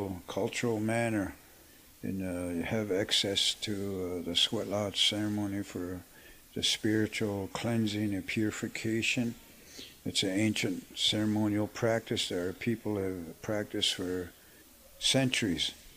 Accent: Fort Defiance, Arizona, United States; I'm from Fort Defiance, Arizona.

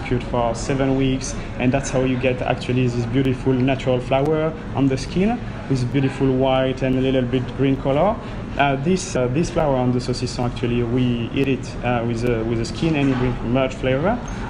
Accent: Bourgogne-Franche-Comté, France; now in Australia; And as we are from Burgundy, we didn't want to miss the vineyard when we first arrived.

